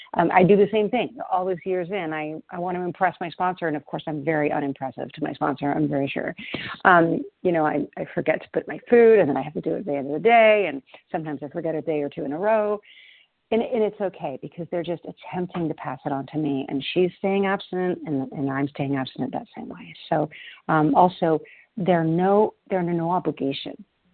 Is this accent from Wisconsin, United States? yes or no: no; Everett, Washington, United States; I'm from Everett, Washington, recovered compulsive overeater.